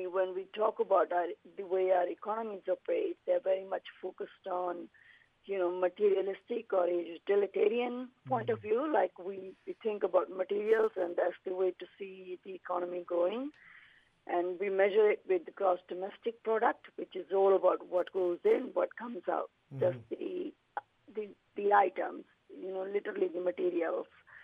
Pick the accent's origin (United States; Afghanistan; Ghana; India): India; now in Darwin, Australia; I'm originally from India.